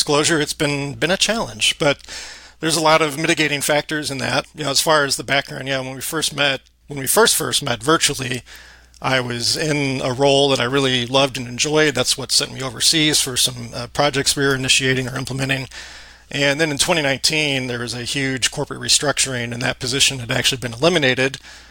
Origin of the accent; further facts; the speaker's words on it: St. Louis, Missouri, United States; now in Fort Worth, United States; I'm based out of North Texas in Fort Worth. I've been here, this April will be 12 years since I moved from St. Louis, which is where I spent most of the rest of my life, or in about the St. Louis area.